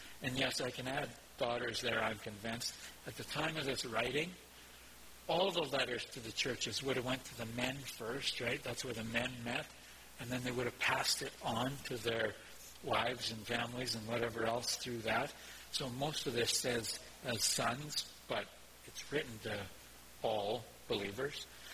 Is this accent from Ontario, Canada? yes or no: no; Calgary, Alberta, Canada; When I was born in Calgary, we moved around several times. We were living in the northwest Calgary. Fairly small house, but reasonable, 800 square feet, I think, in my family of six.